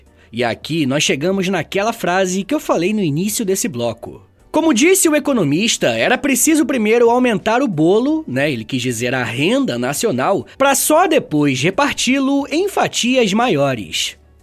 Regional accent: Angra dos Reis, Rio de Janeiro, Brazil; lá na minha cidade natal, Angra dos Reis, que fica no estado do Rio de Janeiro.

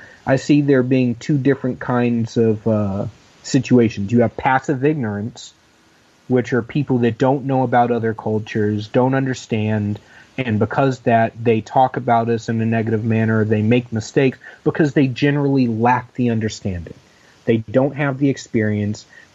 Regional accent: Dayton, Ohio, United States; I grew up in Dayton, Ohio, where there's very much animosity between the black community and the white community there

